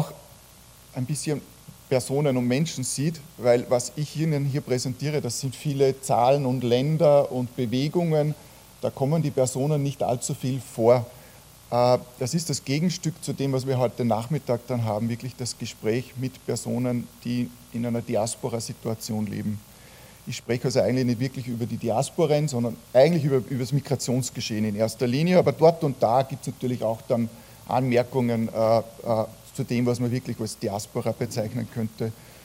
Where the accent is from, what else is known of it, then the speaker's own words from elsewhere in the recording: Salzburg, Austria; als Teilnehmer, als Salzburger